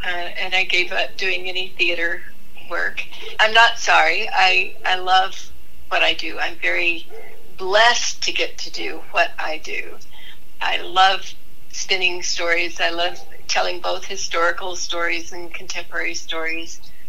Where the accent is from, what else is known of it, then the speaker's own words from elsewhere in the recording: Boise, Idaho, United States; And, of course, where I grew up here in Boise, Idaho, you can just go out in the desert